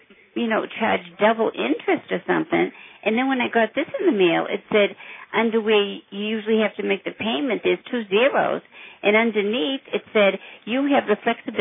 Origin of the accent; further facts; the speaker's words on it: East Boston, Massachusetts, United States; Yes, hi. I'm from East Boston.